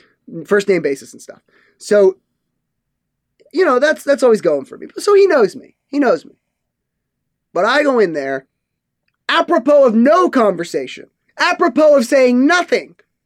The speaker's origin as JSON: {"language": "English", "region": "New Jersey", "country": "United States", "said": "I'm a Yankee as Yankee come. I'm from New Jersey, okay?"}